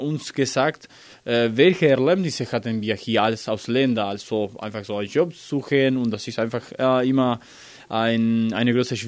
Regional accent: Argentina; ich komme aus Argentinien

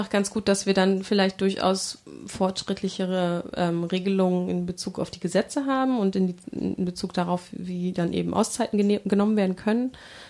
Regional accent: East Germany, Germany; ich bin ja auch im Osten groß geworden, wenn ich mir angucke, DDR

